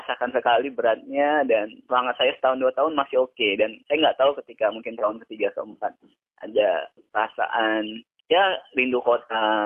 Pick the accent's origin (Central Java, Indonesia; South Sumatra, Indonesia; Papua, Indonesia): Papua, Indonesia; Abid Pasik; nama desa saya itu Abid Pasik. Distriknya atau kecamatannya itu Pepera, itu ada 7 desa. Saya di pusat desa, di pusat distrik. Desanya Abid Pasik itu pusat distrik.